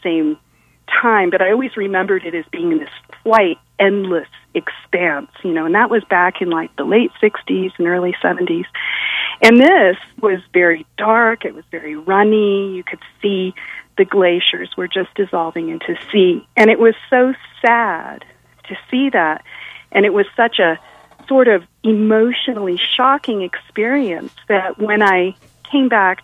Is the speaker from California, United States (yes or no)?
yes; California, United States; I grew up in California on the coast